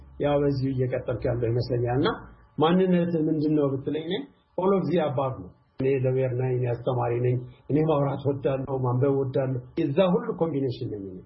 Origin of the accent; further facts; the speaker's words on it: Mekelle, Tigray, Ethiopia; first language Tigrinya; Amharic is a second language; መቀሌ ተወልጄ ያደግኩት የመቀሌ ልጅ ነኝ። ወላጆቼ ሁለቱም አባቴና እናቴ ትግርኛ ነው የሚያወሩት። ስለዚህ እኔ የትግራይ ልጅ ነኝ። ቤተሰቦቼም የትግራይ ልጆች ነበሩ።